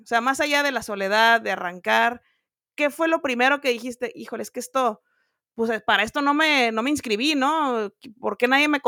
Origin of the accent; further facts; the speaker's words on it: Mexico; a veces como cultura mexicana necesitas que te obliguen a cumplir